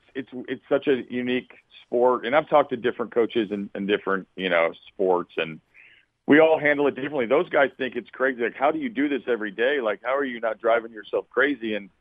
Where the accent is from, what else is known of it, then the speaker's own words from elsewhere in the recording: Oklahoma, United States; I grew up in Oklahoma, so, and I always get this way. I get sort of tied to my roots a little bit, so I'm on the Kyler Murray train.